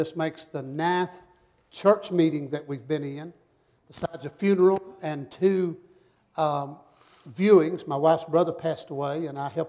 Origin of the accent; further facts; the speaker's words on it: North Carolina, United States; now in Kansas, United States; We are from North Carolina, though we've lived 17 years in Kansas.